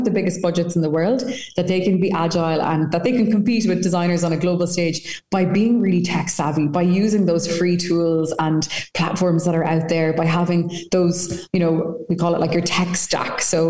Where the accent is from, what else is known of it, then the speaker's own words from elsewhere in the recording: Galway, Connacht, Ireland; I'm from Galway